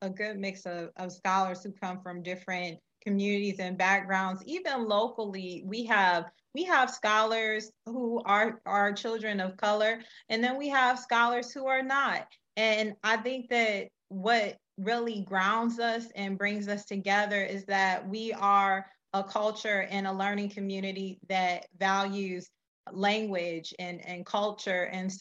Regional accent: United States; they could tell from, I think, from my accent that I'm American.

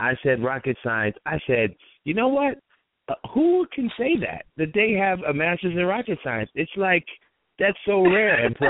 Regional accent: Atlanta, Georgia, United States; also born or lived in Jamaica; I was born in Jamaica, raised here, but yeah, I'm here. I'm all, you know, ATLian grown in Atlanta, East Side of Atlanta product

